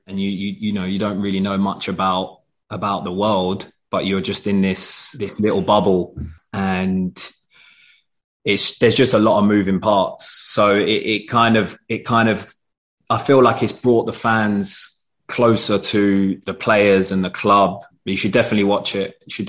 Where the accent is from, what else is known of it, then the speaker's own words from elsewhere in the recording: London, United Kingdom; especially growing up in London, wanted to play that way.